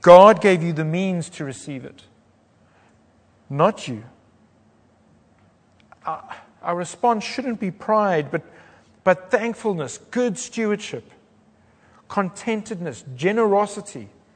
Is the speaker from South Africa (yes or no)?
yes; South Africa; I cheekily asked him about the shoe under the couch. I'm South African, I can do that.